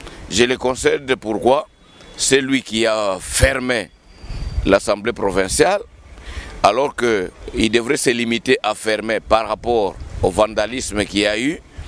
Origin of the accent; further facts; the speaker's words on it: Tanganyika, DR Congo; C'est-à-dire que chez nous, au Tanganyika, les gens n'arrivent pas à comprendre ce que c'est travailler pour l'intérêt public